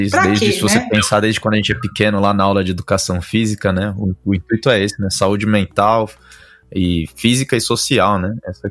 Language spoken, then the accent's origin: Portuguese; Carapicuíba, São Paulo, Brazil; Vamos lá, sou de Carapicuíba, já sofri bastante na vida